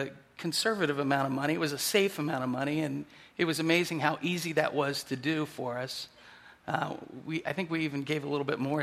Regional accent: Ohio, United States; although growing up in Ohio, I had gone to church every Sunday

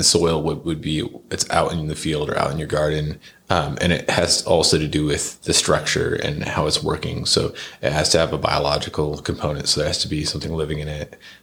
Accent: Portland, Oregon, United States; So I grew up in Portland, Oregon.

